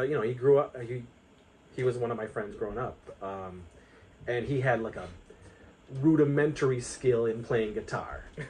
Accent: Wellsville, United States; did so much stupid shit with me growing up in Wellsville.

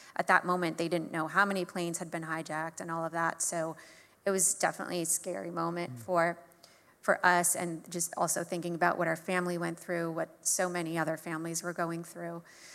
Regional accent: New York, United States; And I grew up on Long Island, and there was a train station that it ran straight through to New York.

